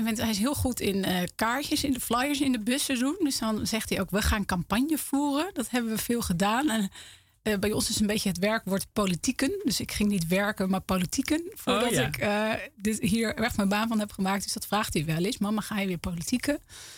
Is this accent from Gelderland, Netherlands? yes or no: yes; Eefde, Gelderland, Netherlands; Ik ben opgegroeid in de Achterhoek. Een heel klein dorpje Eefde, vlakbij Zutphen.